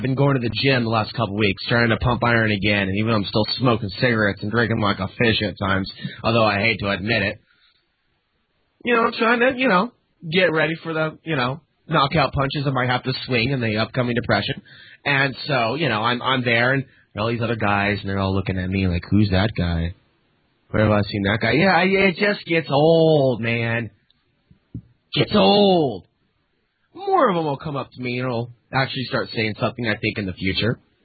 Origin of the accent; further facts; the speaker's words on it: Portland, United States; Like, I'm from Portland. Oh, you mean my dad.